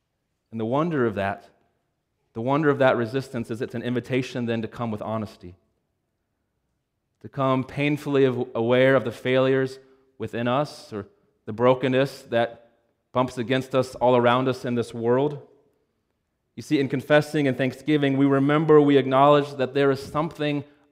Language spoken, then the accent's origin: English; Pennsylvania, United States; my earliest memory of being lost was when I was a small child growing up in Pennsylvania.